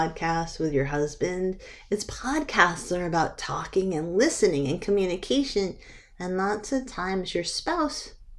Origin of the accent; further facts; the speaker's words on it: New Hampshire, United States; If you've ever traveled up there, and I'm from New Hampshire, and I know, it's dark, dark, dark.